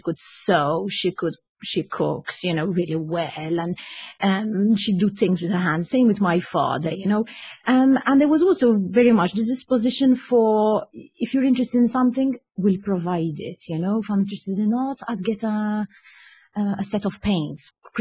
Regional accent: St. Julian's, Malta; we were four children, grew up in St. Julian's in this house with a garden.

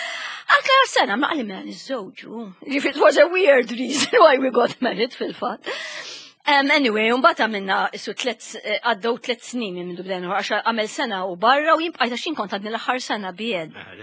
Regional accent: Kingston, London, United Kingdom; fejn kont mort nagħlem il-barra jien ta' Kingston, waħda mill-barras ta' Londra.

